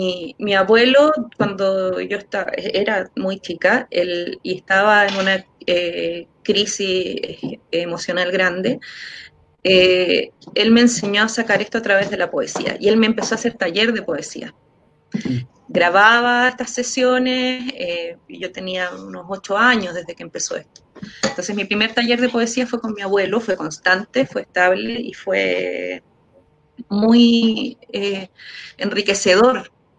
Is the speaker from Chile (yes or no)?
yes; Chile; born there; sobre todo en una época que nacimos en dictadura en Chile también.